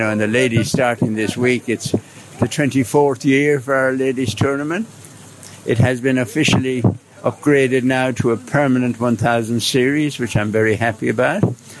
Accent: Ireland; accent: Irish; And with my Irish accent, you'll recognize the duty-free industry in the world started at Shannon Airport in Ireland

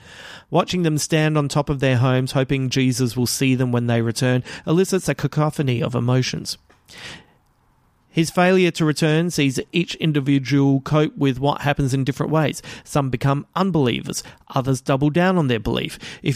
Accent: Adelaide, South Australia, Australia; the Millerites in my hometown of Adelaide representing in The Leftovers

